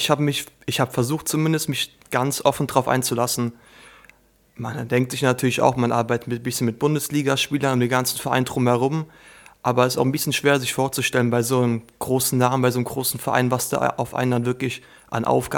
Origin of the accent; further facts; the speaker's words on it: Oberdürmbach, Rhineland-Palatinate, Germany; bin 19 Jahre alt und komme aus Oberdürmbach, aus dem Brohltal ganz im Norden von Rheinland-Pfalz.